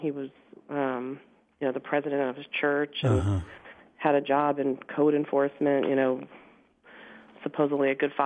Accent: Wichita, Kansas, United States; also born or lived in Florida; So I was born in Florida. My dad and mom moved us to Wichita, Kansas in 1977. I'm showing how old I am.

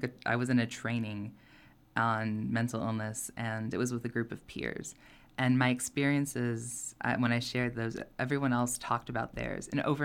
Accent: Knoxville, Tennessee, United States; and I hail from East Knoxville.

